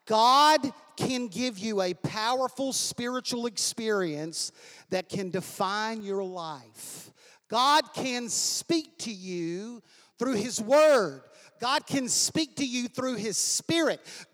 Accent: Alabama, United States; I'm from Alabama, you know, I had no idea of the diversity of the world. I lived in the Bible Belt where churches on every corner

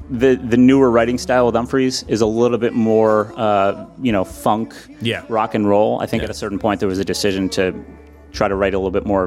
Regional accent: Syracuse, New York, United States; it was coincidentally in my hometown of Syracuse.

